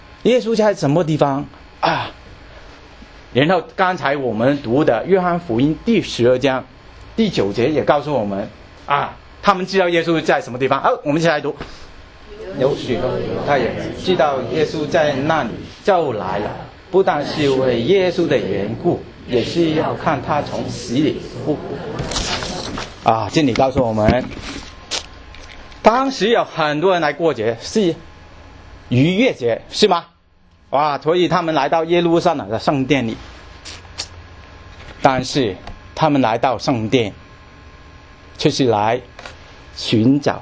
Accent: China; 我相信我们中国人可能不会见状，是吧？

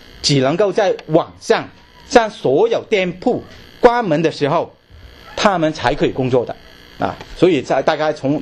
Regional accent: China; 但是对于我们来说，我们特别我们中国人来，可能就没有不习惯了啊。

